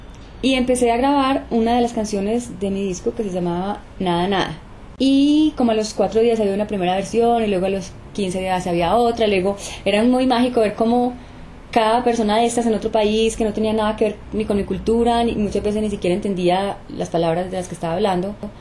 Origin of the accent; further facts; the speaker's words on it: Antioquia, Colombia; yo soy una cantante paisa que lleva muchos años metida en este cuento